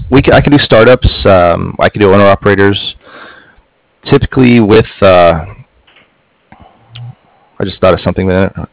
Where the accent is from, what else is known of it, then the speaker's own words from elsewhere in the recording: Stephenville, Texas, United States; moved away as an adult; Well, I was born in Stephenville, though. That's where I was born at.